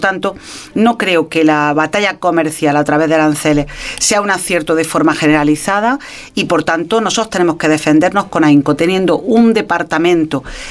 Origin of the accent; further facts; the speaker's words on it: Andalusia, Spain; yo soy andaluza y yo he visto como consejera andaluza